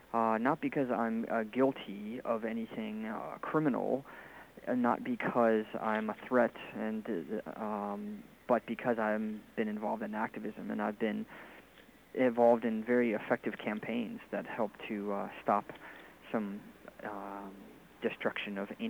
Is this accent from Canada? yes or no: no; United States; I was born in the States and have lived there for quite a while. I've done quite a bit of traveling, but I basically am from the States